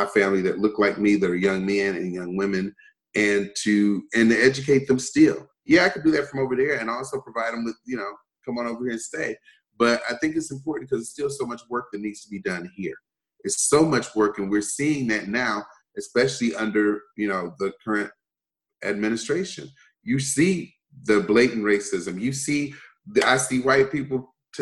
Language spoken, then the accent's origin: English; Michigan, United States; I grew up in the United States, but we were across from Canada living in Michigan.